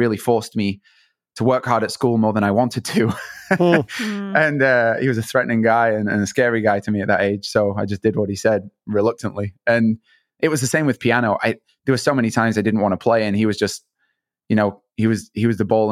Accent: United Kingdom; I am the founder of Ridley Academy. I'm a British artist

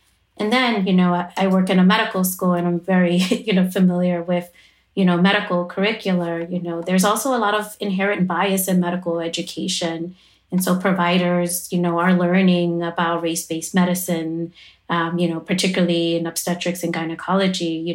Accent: Bronx, New York, United States; You know, I'm from the South Bronx.

